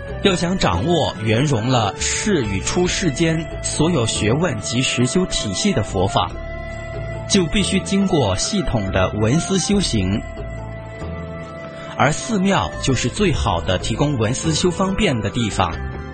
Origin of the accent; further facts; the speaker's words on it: Luhuo, Sichuan, China; 再比如我的家乡卢霍县，一个小小县城连大城市的一条街道都比不上